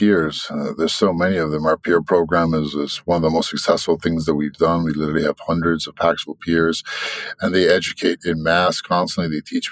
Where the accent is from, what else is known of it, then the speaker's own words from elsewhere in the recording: New York, United States; I'm from the West. I grew up in New York.